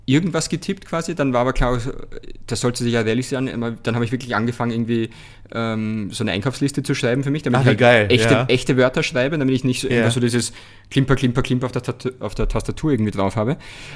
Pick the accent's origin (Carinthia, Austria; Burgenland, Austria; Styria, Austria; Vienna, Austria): Burgenland, Austria; Mattersburg; Aber ich war oft im Kino bei uns. Also in Mattersburg, in meiner Heimatgemeinde, gab es dieses klassische Dorfkino